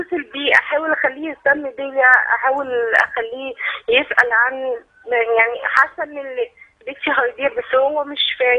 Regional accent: Egypt; أنا من مصر، فمتزوجة في محافظة الفيوم

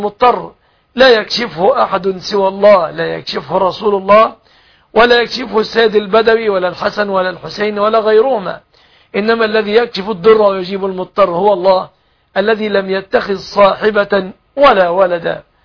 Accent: Egypt

